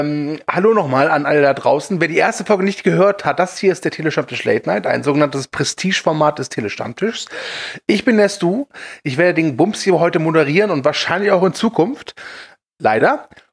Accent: North Rhine-Westphalia, Germany; weil ich bin ja Rheinländer, ja, aus dem schönen Nordrhein-Westfalen

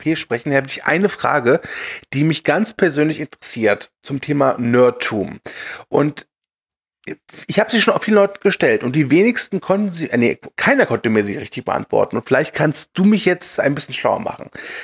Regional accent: North Rhine-Westphalia, Germany; weil ich bin ja Rheinländer, ja, aus dem schönen Nordrhein-Westfalen

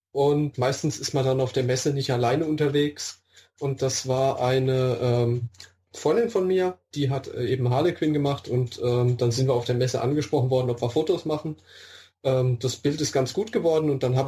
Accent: Mannheim, Baden-Württemberg, Germany; Ich komme aus Mannheim, das wird sich anbieten.

